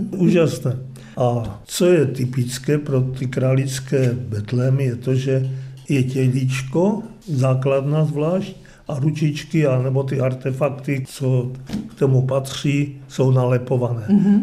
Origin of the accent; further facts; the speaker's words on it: Radíkov, Olomouc Region, Czechia; Já pocházím z Radíkova, Voderské vrchy.